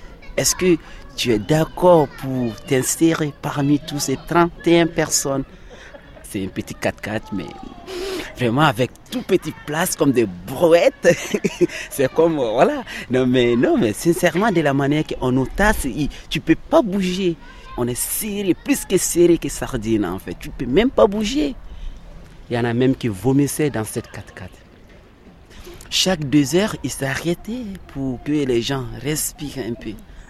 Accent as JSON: {"language": "French", "town": "Djambala", "country": "Mali", "said": "je viens du Mali. Moi, je suis du village de Djambala. Donc Djambala, c'est 200 km de Bamako, aussi non loin des régions de Sikasso."}